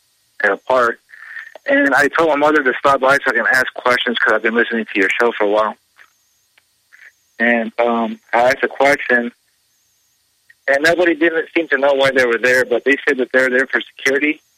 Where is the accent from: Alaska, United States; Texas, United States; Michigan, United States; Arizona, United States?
Arizona, United States; Yuma; Yeah, I'm originally from Yuma, Arizona, and I haven't been there in a while